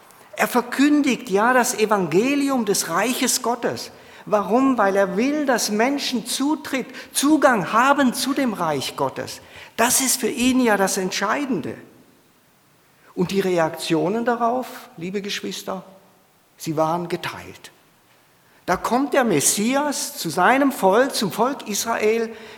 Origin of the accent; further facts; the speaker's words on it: Baden-Württemberg, Germany; Ich komme aus der Nähe von Pforzheim, bin verheiratet, habe zwei Söhne